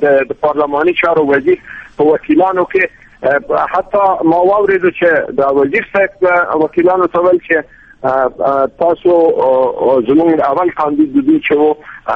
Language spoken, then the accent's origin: Pashto; Afghanistan; د یو افغان په حیث باندې، د یو سپینګي په حیث باندې زه لاړم